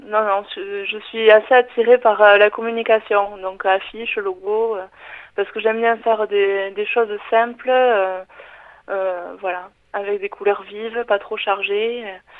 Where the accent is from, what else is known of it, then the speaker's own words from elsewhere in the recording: Oloron-Sainte-Marie, Nouvelle-Aquitaine, France; je vis actuellement à Biscarrosse, dans les Landes, mais j'ai grandi à Oloron et j'ai toujours été très attachée à la culture soudétine, de par sans doute mes origines